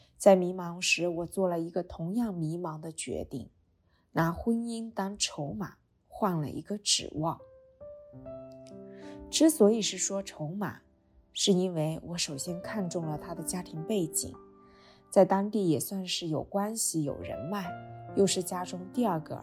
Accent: Jilin, China; 我出生在东北吉林的一个小村子，父母靠务农为生，

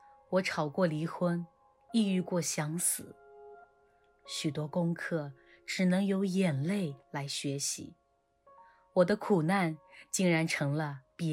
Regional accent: Inner Mongolia, China; 我的老家在内蒙，因为儿子确诊自闭症，我们带着孩子去青岛干预治疗

